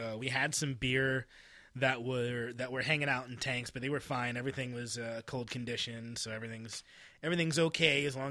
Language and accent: English; Puyallup, Washington, United States; just outside of Tacoma.